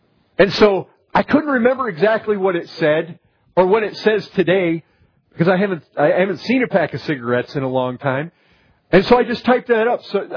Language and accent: English; Michigan, United States; born or raised there